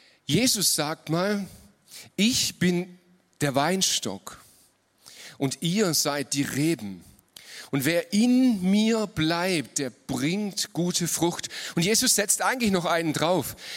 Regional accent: Baden-Württemberg, Germany; Nicht im Schwabenland geboren. Und jetzt bin ich in Ermstal aufgewachsen

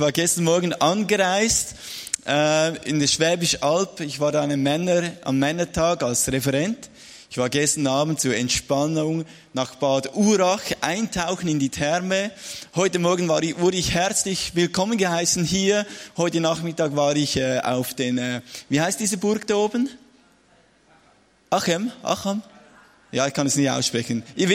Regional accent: Zurich, Switzerland

